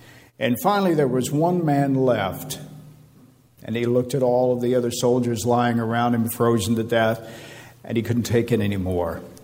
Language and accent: English; West Virginia, United States; roads were a big issue where I grew up in West Virginia